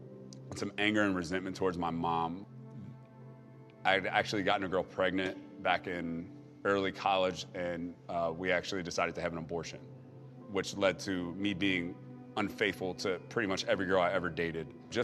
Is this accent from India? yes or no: no; Cincinnati, Ohio, United States; I'm inside of the Bengals stadium. I'm putting a helmet on with the stripe on it for my hometown team.